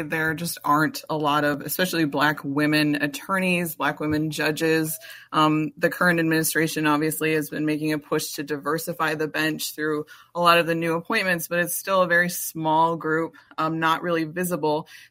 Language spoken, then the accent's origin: English; Milwaukee, Wisconsin, United States; And I know growing up, I'm from the Milwaukee area, but I don't think I met another black judge until I was probably in college or law school.